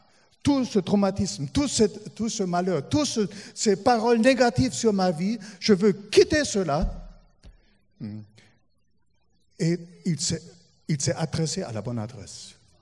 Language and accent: French; Germany; French is a second language; now in France; moi, en tant qu'Allemand, je l'ai découvert en France.